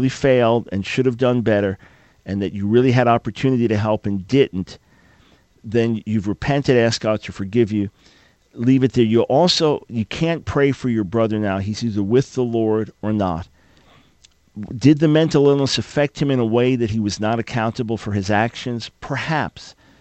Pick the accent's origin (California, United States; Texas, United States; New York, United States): New York, United States; now in North Carolina, United States; Come on, I live here in North Carolina. I'm a New Yorker. I live here in North Carolina.